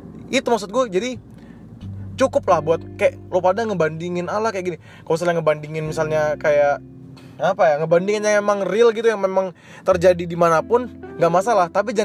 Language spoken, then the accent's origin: Indonesian; Samarinda, East Kalimantan, Indonesia; karena gue dari sana, gue dari Kalimantan, gue tahu Kalimantan gimana. Gue dari Samarinda nih bro, gue tahu gimana bentuk di sana.